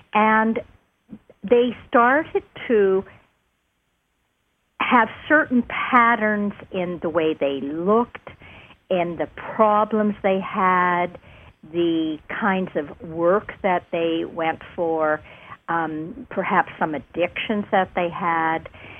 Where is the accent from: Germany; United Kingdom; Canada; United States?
Canada; being a Canadian